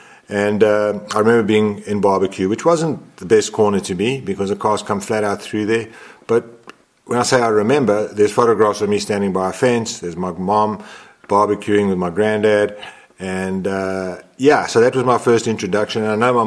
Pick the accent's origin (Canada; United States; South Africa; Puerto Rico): South Africa; also born or lived in Mozambique; was born in Mozambique from a Portuguese family. And my grandparents immigrated to South Africa, and when my mom and dad split, we ended up in South Africa.